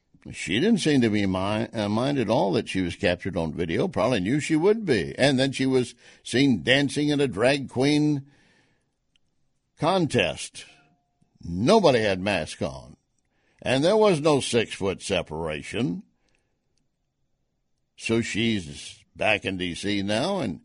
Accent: Texas, United States; And that I'm very familiar with because I'm from Texas.

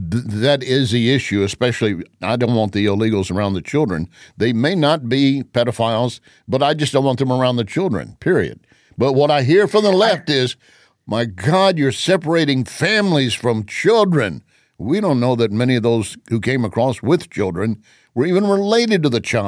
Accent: Texas, United States; Well, as a fellow native Texan, I agree with you.

